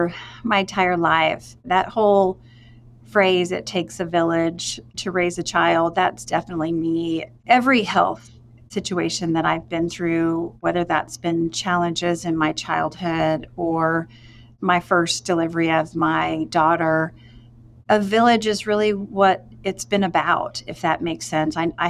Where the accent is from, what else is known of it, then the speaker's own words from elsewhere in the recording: Broken Arrow, Oklahoma, United States; now in Stillwater, United States; Stillwater became home for me in 1994. I'm originally from Broken Arrow, Oklahoma. I came to Stillwater to go to school at Oklahoma State.